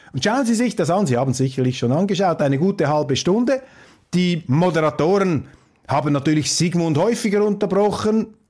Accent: Switzerland; und das sage ich mit allem Respekt, als Schweizer

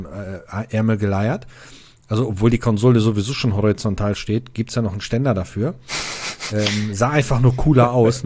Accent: Essen, North Rhine-Westphalia, Germany; Ich bin in Steele aufgewachsen und in Steele war ein Saturnmarkt.

